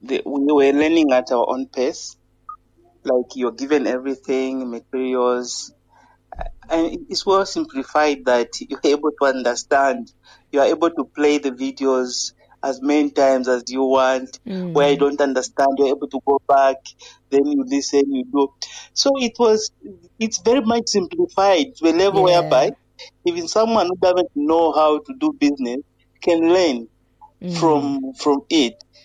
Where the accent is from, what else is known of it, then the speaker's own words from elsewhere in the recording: Zambia; I'm from Zambia. Mm-hmm. I'm based in Livingstone, the home of Victoria Falls.